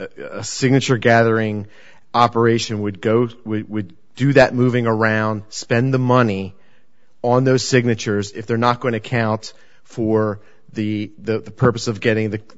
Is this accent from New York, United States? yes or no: no; Pennsylvania, United States; I'm from Pennsylvania. I have no clue where those are.